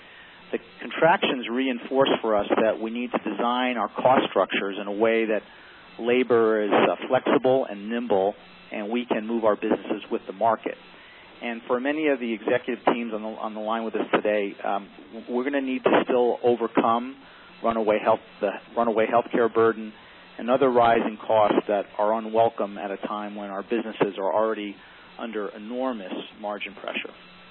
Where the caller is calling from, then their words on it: Valencia, California, United States; I'm calling today from Valencia, California, where it is a breezy 105 today.